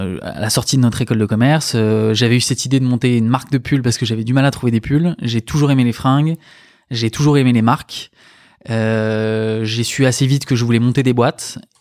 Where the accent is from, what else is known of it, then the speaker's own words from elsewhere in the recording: Paris, Île-de-France, France; now in Bordeaux, France; je suis parisien, mais installé à Bordeaux. Je fais partie du wagon des Parisiens qui viennent envahir la ville.